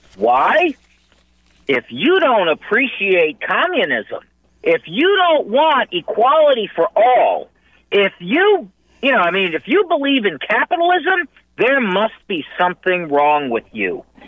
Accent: New York City, New York, United States; growing up in New York, the area of Brighton Beach, we called it Little Moscow because a lot of Soviet Union escapees settled there.

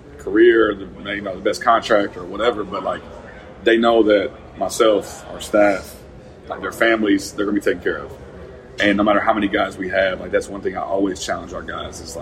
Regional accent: Arkansas, United States; He's from a town of 800 people. I'm from Arkansas.

